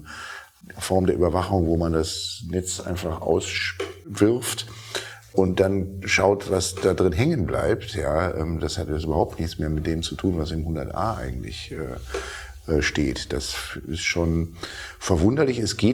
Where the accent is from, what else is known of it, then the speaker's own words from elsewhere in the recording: Cologne, North Rhine-Westphalia, Germany; Ich bin in Köln groß geworden